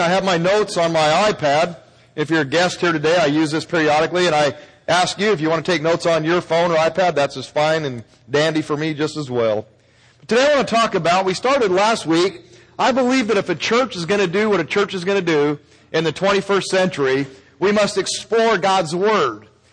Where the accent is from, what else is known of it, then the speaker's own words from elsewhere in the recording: Arizona, United States; accent: Arizona; And I like to use my accent, my Arizona native accent, as I use words here to make points.